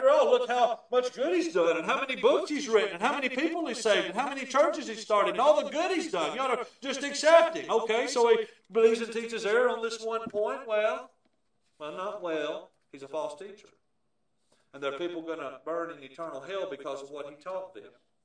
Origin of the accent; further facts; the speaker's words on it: Savannah, Georgia, United States; When I was growing up in Savannah, the house we lived on Poplar Street for many, many years